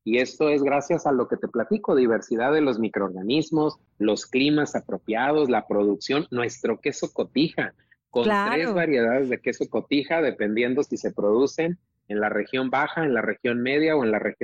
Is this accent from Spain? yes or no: no; Mexico; nosotros como mexicanos tendríamos no solo que conocerla, sino defender nuestro patrimonio gastronómico